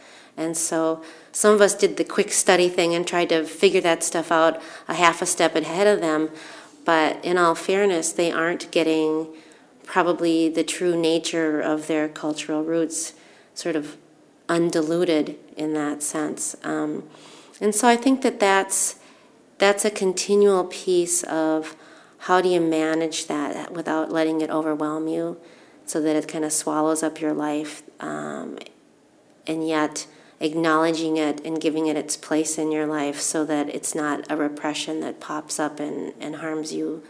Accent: Minneapolis, Minnesota, United States; also born or lived in Seoul, South Korea; I grew up in Minneapolis. I was adopted from Korea when I was almost five. I was originally in the Seoul City baby home

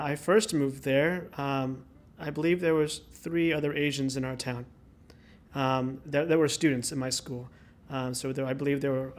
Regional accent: Northborough, Massachusetts, United States; I grew up in Northborough, Massachusetts. The town was a very fast-growing town that originally was farmland.

